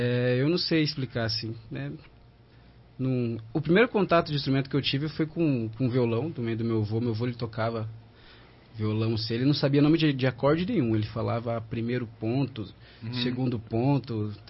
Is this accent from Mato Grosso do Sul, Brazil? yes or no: yes; Mato Grosso do Sul, Brazil; E eu também não sou daqui, sou do interior do Mato Grosso do Sul.